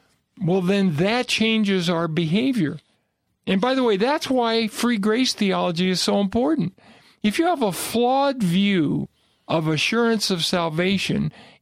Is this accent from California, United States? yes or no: yes; Los Angeles, California, United States; born there; See, I was born in Los Angeles? I was born at the Good Samaritan Hospital, of all places, in Los Angeles.